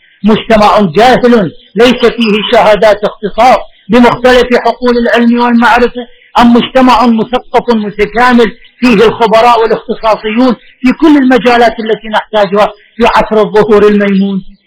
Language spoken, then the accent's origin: Arabic; Najaf, Najaf Governorate, Iraq; أنا نجفي لا أزعل من هذا الكلام